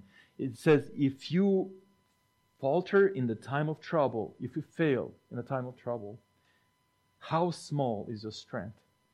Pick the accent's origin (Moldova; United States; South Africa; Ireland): Moldova; You know, we grew up in Moldova, as you know. In the 90s, a lot of people from my country would travel to Germany and buy used cars and import them in Moldova.